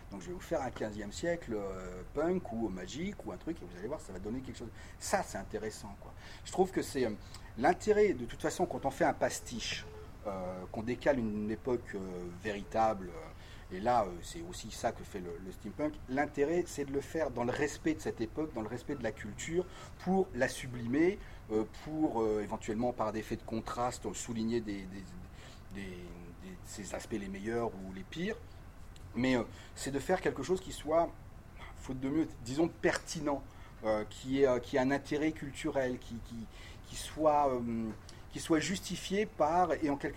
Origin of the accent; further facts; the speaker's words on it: Nancy, Grand Est, France; Je suis de Nancy, c'est une école que je connais bien.